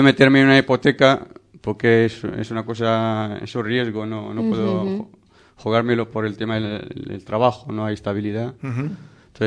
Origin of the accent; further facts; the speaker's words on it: Marrakesh, Marrakesh-Safi, Morocco; now in Spain; Soy de Marrakech.